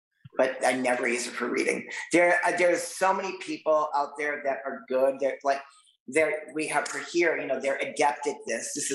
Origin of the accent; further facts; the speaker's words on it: Boston, Massachusetts, United States; I'm from back east originally. I'm a Bostonian.